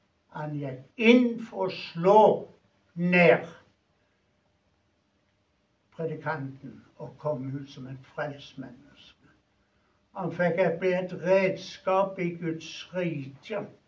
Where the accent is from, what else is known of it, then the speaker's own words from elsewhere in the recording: Fiskå, Rogaland, Norway; Jeg er fra Fiskå nå. En times reise fra Stavanger.